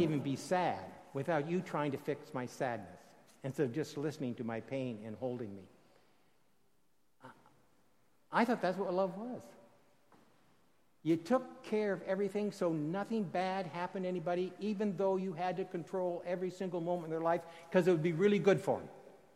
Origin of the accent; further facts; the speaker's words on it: South Dakota, United States; I'm from South Dakota, fourth generation dirt farmer.